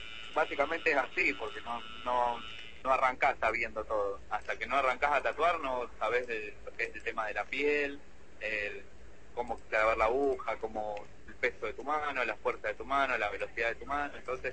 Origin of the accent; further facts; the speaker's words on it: Pergamino, Buenos Aires Province, Argentina; De Pergamino, provincia de Buenos